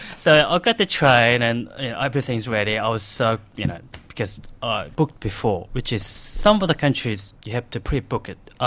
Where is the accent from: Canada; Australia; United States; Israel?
Australia; accent: Australian; if I go overseas, people they pick my Australian accent from my Korean accent plus.